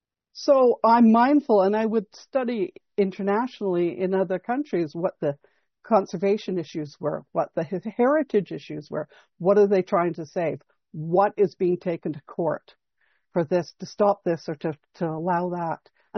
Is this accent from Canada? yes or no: yes; Canada; because I'm Canadian and I'm polite.